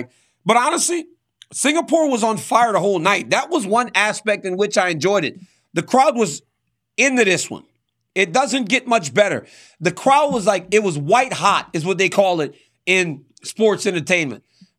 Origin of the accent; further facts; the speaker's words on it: Louisiana, United States; I'm from Louisiana. I'm a bit simple-minded.